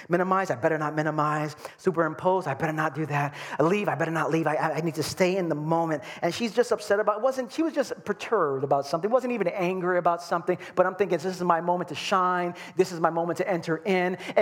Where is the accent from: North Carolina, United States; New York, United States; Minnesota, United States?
New York, United States; Brooklyn; I'm from Brooklyn.